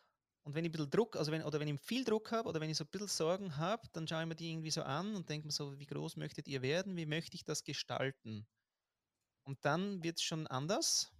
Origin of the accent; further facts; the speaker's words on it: Austria; weil ich war so im Wadel, wenn man in Österreich sagt, wo ich herkomme, schön im Wadel verbissen